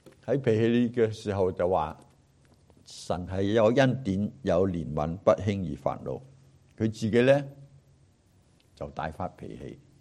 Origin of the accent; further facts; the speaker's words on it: Hong Kong; 我是香港来的基督徒，我们香港的基督徒服侍主要讲效率